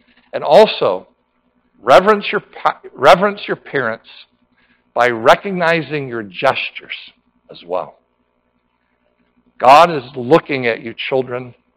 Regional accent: North Carolina, United States; I grew up down south in North Carolina, and I am thankful for parents who trained me and disciplined me.

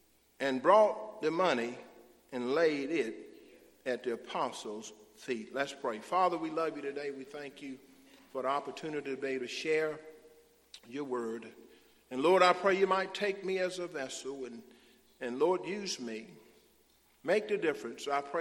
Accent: Arkansas, United States; I didn't come from Mississippi. I come from Arkansas. We about a notch that high.

